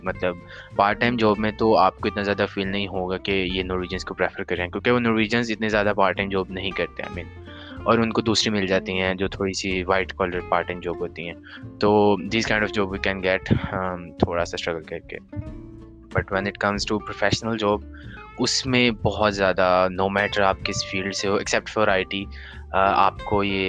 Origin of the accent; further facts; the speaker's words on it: Pakistan; now in abroad; जैसे हम पाकिस्तानी हैं, हम इंडियंस एक दूसरे के साथ दोस्त बन सकते हैं